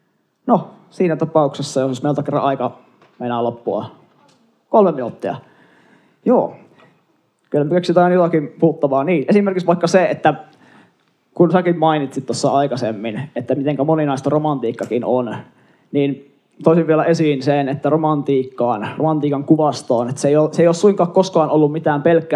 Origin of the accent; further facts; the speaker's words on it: Joensuu, North Karelia, Finland; Että minä olen Joensuusta, alun perin kotoisin, minun sukujuuret ulottuu tuonne itärajalle, Kitteen kaupunkiin.